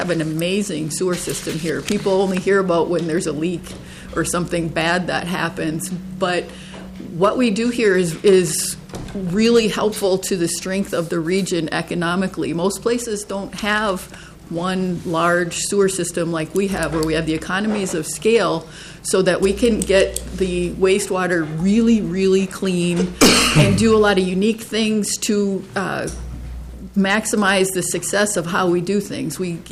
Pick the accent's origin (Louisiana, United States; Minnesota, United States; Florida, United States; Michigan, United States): Minnesota, United States; Golden Valley; also born or lived in Crystal; I was born in Minneapolis. My parents lived on Franklin Avenue, and I was born just across the street from their apartment. I grew up in Golden Valley and Crystal